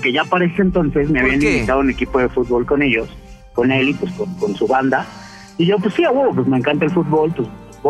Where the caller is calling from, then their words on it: Apatlaco, Mexico City, Mexico; De Apatlaco, capital del mundo.